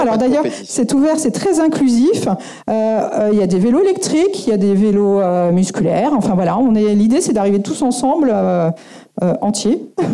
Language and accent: French; Paris, Île-de-France, France; Enfin, moi, si, pour moi, ça va parce que je suis parisienne.